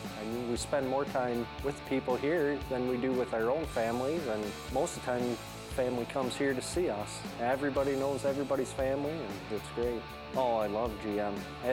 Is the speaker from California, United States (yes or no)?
no; Sebring, Michigan, United States; I'm born and raised in Sebring, and nice to be close to home and work and help everybody out in the community.